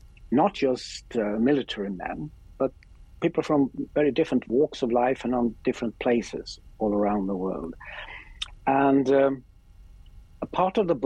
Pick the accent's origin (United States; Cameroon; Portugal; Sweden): Sweden; English is a second language; Because if you're a young man growing up in Sweden, you will, big history isn't what you meet in a natural way.